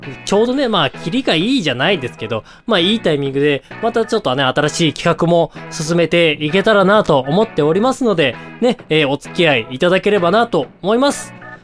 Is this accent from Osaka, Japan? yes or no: no; Hokkaido, Japan; 私の故郷北海道はね、そろそろね、雪が降り始めてる頃なんじゃないかなと思います。